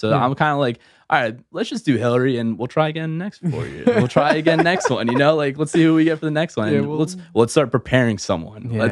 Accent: Pequannock, New Jersey, United States; Went to school in Pequannock.

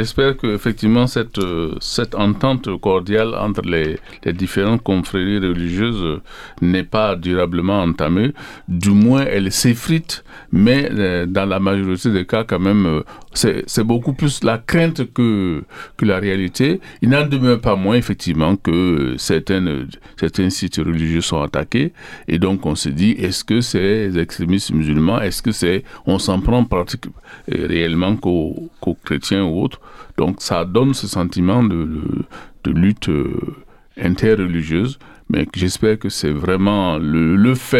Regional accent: Burkina Faso; now in France; tu m'as invité en tant que Burkinabé de façon large

